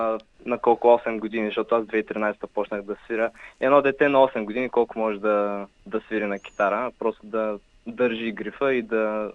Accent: Svishtov, Veliko Tarnovo Province, Bulgaria; от Свищов съм, на скоро време ще правя 20 годишна възраст

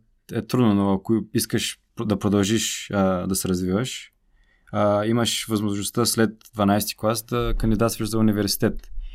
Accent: United States; also born or lived in Bulgaria; аз се чувствам като българин, въпреки че там съм израснал от 7 годишна възраст съм в щатите. Аз не мога да си представя да се състезавам за друга държава. Доста често се прибирам в България

